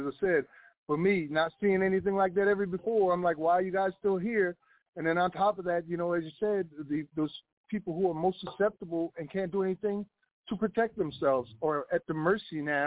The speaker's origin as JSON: {"language": "English", "region": "South Carolina", "country": "United States", "said": "You know, I'm not used to this. I'm from South Carolina. The sky's blue."}